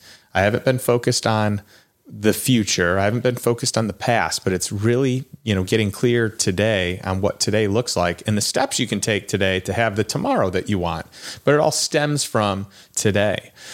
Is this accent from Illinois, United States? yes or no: yes; Chicago, Illinois, United States; You said earlier you're from Chicago. I'm from Chicago.